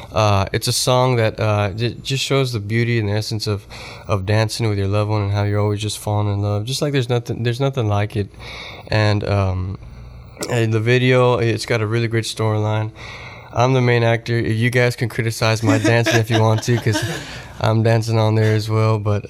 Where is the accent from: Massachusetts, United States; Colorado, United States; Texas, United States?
Texas, United States; Alice; I am from Alice, Texas. Alice, not Dallas. Alice. And for those who know where Corpus Christi is at, it's about 40-45 miles west of Corpus, so it's in between Laredo and Corpus Christi.